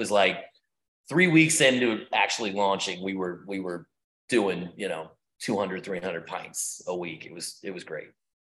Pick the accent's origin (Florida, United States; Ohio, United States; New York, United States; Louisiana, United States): Louisiana, United States; New Orleans; I'm not from Chicago. I'm from New Orleans.